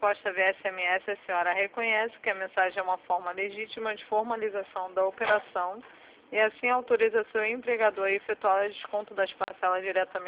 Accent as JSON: {"language": "Portuguese", "town": "Nova Iguaçu", "region": "Rio de Janeiro", "country": "Brazil", "said": "sou de Novo Iguaçu."}